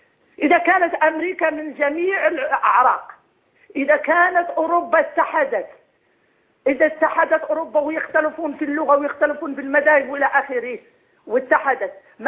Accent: Morocco; now in Saudi Arabia; وكعربية مسلمة أفتخر، أنا أصلي مغربية مقيمة في السعودية.

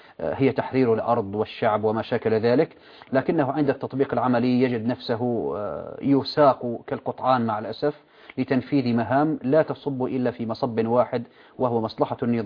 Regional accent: Syria; عندنا في سوريا

